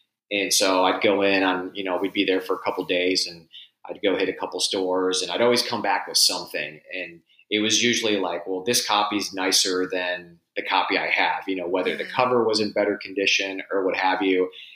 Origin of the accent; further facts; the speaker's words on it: Chicago, Illinois, United States; also born or lived in Wisconsin; I grew up in Chicago, but we had a summer house about an hour north in Wisconsin.